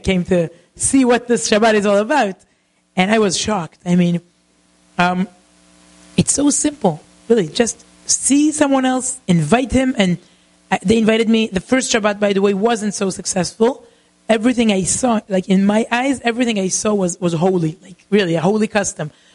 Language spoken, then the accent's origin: English; Israel; So I grew up in Israel, and until the age of 15, I never met someone who is religious